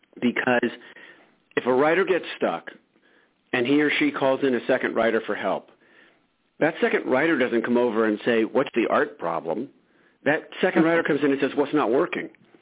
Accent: United States; born there; On its most basic level, I was born in America. That's a huge advantage.

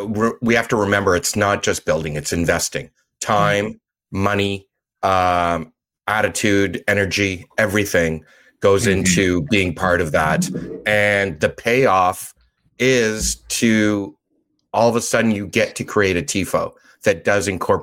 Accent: Ottawa, Ontario, Canada; I'm from Ottawa

